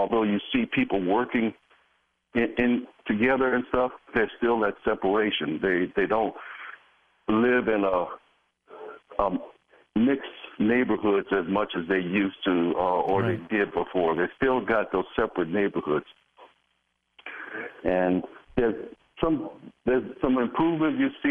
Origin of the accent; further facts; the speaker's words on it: Charlottesville, Virginia, United States; I'm good, but I'm sad by the news that's coming out of Charlottesville because that's my hometown.